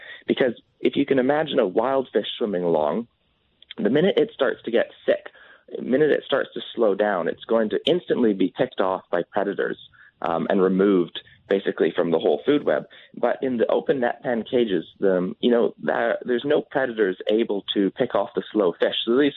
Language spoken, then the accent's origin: English; British Columbia, Canada; But I grew up in the Discovery Islands, and that's kind of ground zero for the salmon farming industry.